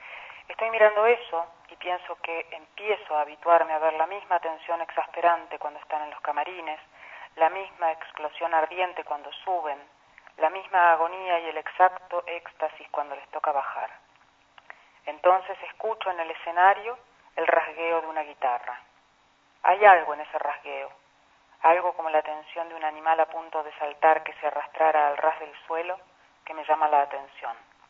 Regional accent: Argentina; soy periodista argentina

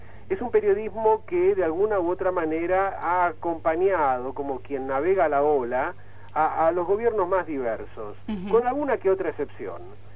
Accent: Argentina; moved away as an adult; Tengo 61 años, creo que 1 o 2 años más que el presidente, pero yo me exilié de la Argentina en 1974, Damián, y estuve exiliado hasta el año 84, hasta el comienzo de la democracia.

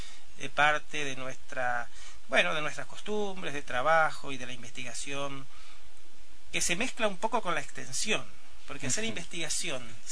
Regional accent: Los Pagos, Entre Ríos, Argentina; also born or lived in Concepción del Uruguay; La secundaria la hice en Concepción del Uruguay, Entre Ríos.

